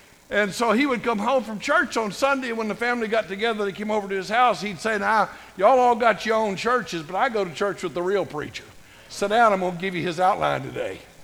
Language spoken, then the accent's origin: English; Tennessee, United States; I'm from Tennessee.